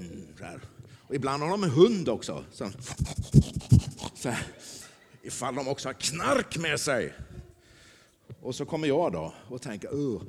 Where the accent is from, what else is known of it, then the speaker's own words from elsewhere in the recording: Sweden; Jag är ju bara en svensk pastor.